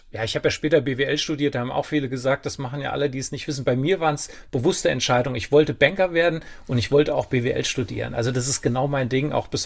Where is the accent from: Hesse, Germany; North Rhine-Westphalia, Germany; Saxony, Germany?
Hesse, Germany; Kaufungen; Kaufungen bei Kassel.